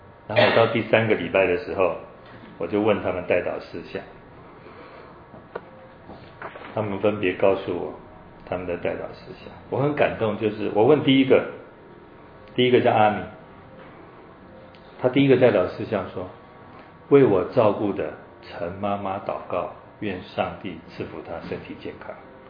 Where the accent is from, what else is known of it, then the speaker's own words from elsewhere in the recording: Taiwan; 那我们台湾人呢，如果碰到讲英文的，也很喜欢用英文讲话